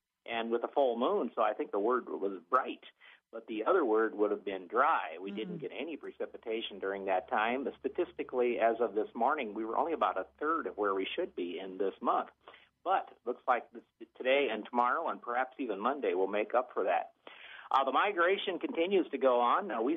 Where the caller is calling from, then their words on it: Minnesota, United States; I'm calling from the Twin Cities area, and down here, it is raining continuously